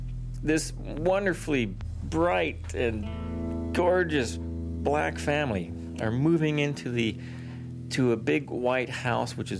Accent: Tacoma, Washington, United States; also born or lived in Gig Harbor / Seattle; now in Canada; I told you they're a band from Tacoma, my hometown, Washington, where I was raised until I was about 12, and then we moved to Gig Harbor, Washington, and then eventually lived in Seattle for a while, and then before moving up to Canada

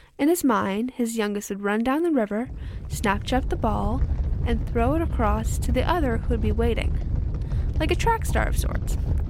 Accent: British Columbia, Canada; now in Vancouver, Canada; I'm Interior Salish from the Inklapatma Nation and white on my mom's side. I'm currently going to my senior year here in Vancouver.

